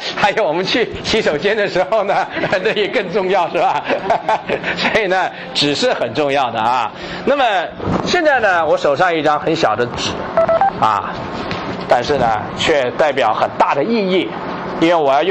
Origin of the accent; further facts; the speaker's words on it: China; 你是什么人？那我是中国人啦。